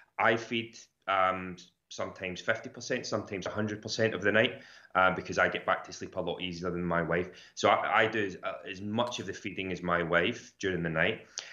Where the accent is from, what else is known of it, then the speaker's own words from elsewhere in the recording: Ulster, Ireland; born there; I was born in Donegal.